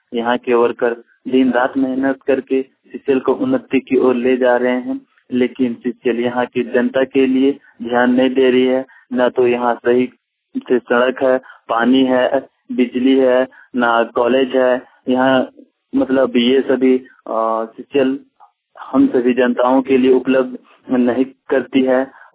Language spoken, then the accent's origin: Hindi; Piprawar, Jharkhand, India; मैं चतरा जिले के टंडवा प्रखंड के पिपरवार क्षेत्र का रहने वाला हूं